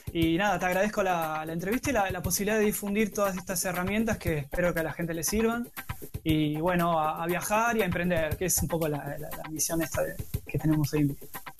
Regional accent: Argentina; born there; Soy una especie de inmigrante, no emigrado, porque realmente nací en Argentina, así que me gustaría visitar la tierra donde crecí durante un tiempo

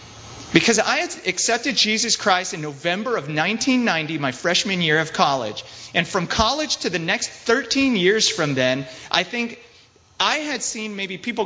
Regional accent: Indiana, United States; My church planning story goes something like this. My wife and I moved out here from Indiana.

